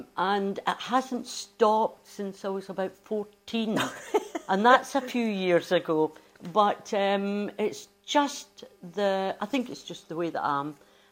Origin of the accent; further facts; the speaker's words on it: Cranhill, Scotland, United Kingdom; Well, I was brought up in the East End. My family moved into their two-apartment house in Cranhill, which was an East End housing scheme post-war.